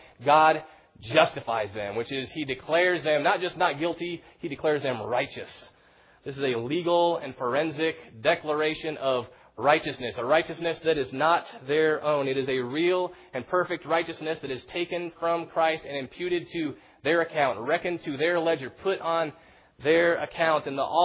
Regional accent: Philippines; We grew up in the Philippines

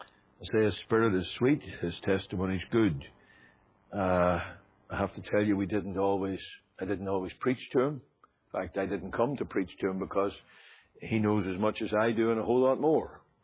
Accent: Northern Ireland, United Kingdom; Now, you'll know that I'm from Northern Ireland.

